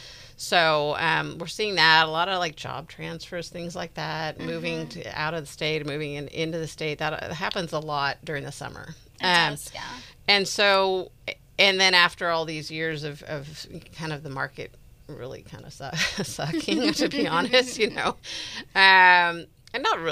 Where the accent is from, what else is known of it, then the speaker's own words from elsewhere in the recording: Marin, California, United States; now in Sonoma County, United States; I grew up here, you know, I grew up in Marin, but then I've been in Sonoma County for like 40 years or more.